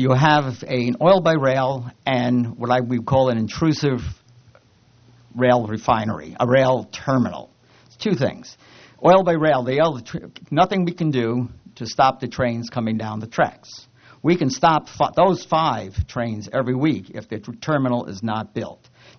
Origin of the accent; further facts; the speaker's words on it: New York, United States; I come from New York. I speak quickly.